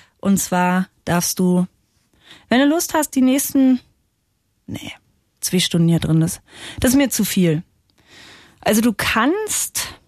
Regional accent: East Germany, Germany; now in Berlin, Germany; Und ich bin ja als Ossi, Ostlerin, jetzt zum ersten Mal in den Westen gezogen. Ich wohne jetzt in Berlin-Tegel.

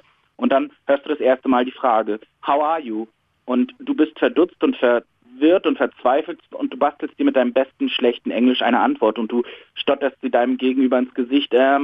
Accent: Rostock, Mecklenburg-Vorpommern, Germany; moved away as an adult; now in Hamburg, Germany; ich komme aus Rostock ursprünglich

